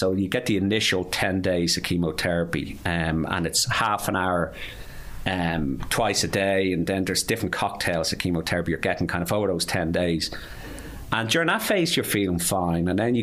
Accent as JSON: {"language": "English", "country": "Ireland", "said": "we saw humour and as the Irish in weird things."}